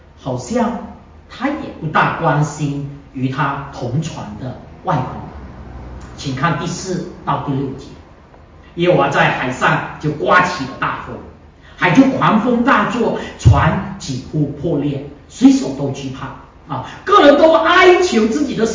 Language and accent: Chinese; Malaysia; 我过去是在马来西亚出生和长大。那马来西亚是一个多元民族和文化的国家